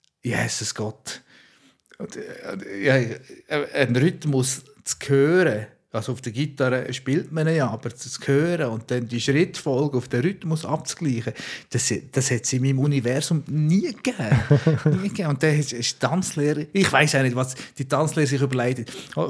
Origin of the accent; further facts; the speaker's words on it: Switzerland; Aber ich bin in der Schweiz aufgewachsen.